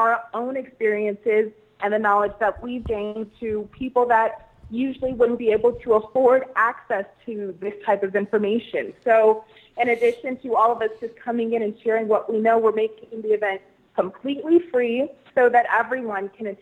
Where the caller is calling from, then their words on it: Denver, Colorado, United States; I am calling you from Denver, Colorado.